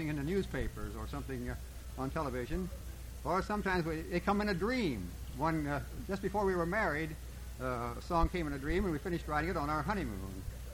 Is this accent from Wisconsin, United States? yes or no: no; Indiana, United States; And we're in my home state of Indiana in 1971, 3 years ago